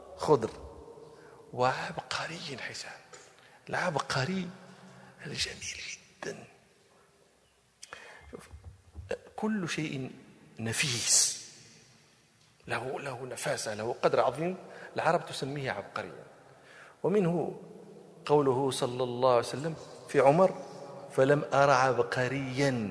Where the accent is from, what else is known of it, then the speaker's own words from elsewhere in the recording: Morocco; أذكر مرة في عندنا في المغرب هذا إدام يؤتدم به اسمه آملو